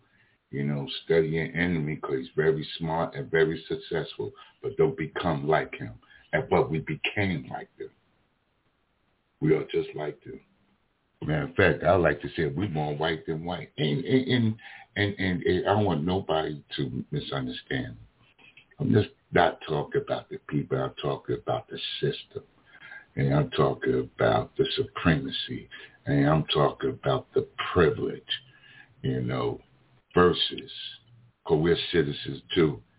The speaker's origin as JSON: {"language": "English", "town": "Jersey City", "region": "New Jersey", "country": "United States", "tie": "born there", "said": "I was born in Jersey City, New Jersey. I wasn't born in the western part of Nigeria. My ancestors were."}